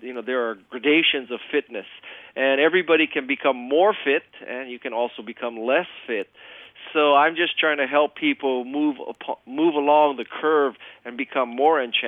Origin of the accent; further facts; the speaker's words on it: Hawaii, United States; I may have an Asian name, but I am, for all intents and purposes, an American. I was raised in Hawaii.